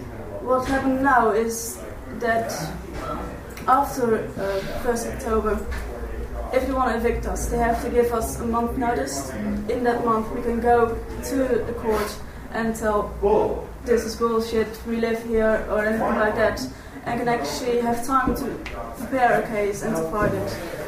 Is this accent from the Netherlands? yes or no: yes; Netherlands; English is a second language; but I'm from Holland